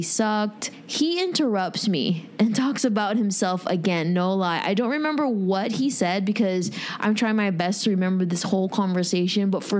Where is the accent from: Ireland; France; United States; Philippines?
Philippines; "Are you Vietnamese?" Me. "No, I'm Filipino."